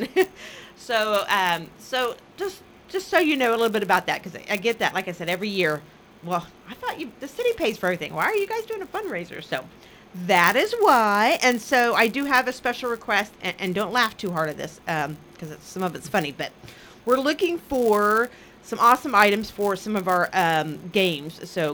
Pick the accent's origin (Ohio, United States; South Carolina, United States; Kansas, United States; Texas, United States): Kansas, United States; Independence; born there; I was born in Independence, and so a lot of people are like, and you love Coffeyville now? I'm like, yes, you can love all of Southeast Kansas.